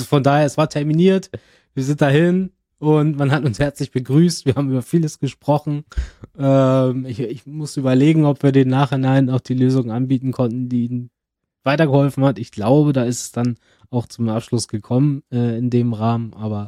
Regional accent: Norderstedt, Schleswig-Holstein, Germany; moved away as an adult; also born or lived in Hamburg; Ich bin geborener Hamburger, in Norderstedt aufgewachsen, nördlich von Hamburg, auch sehr schön, also im Speckgürtel.

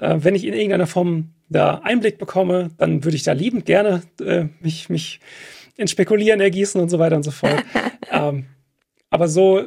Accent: Detmold, North Rhine-Westphalia, Germany; now in Gelsenkirchen, Germany; aufgewachsen bin ich halt in Detmold, beziehungsweise Hornbad-Meyenberg, ist ein Stadtteil oder Ortsteil davon.

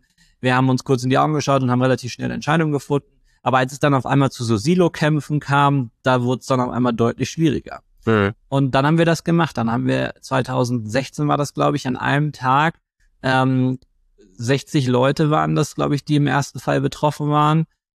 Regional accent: Germany; außerdem sind wir Deutsche, wir finden eh alles doof.

